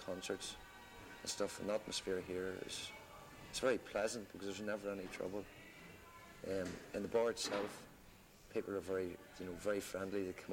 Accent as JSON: {"language": "English", "country": "Ireland", "said": "I'm from Ireland and I'm a full-time barman"}